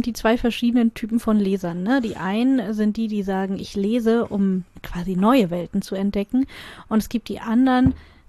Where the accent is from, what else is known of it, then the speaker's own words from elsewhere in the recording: Brandenburg, Germany; ich bin eigentlich Brandenburgerin gebürtig.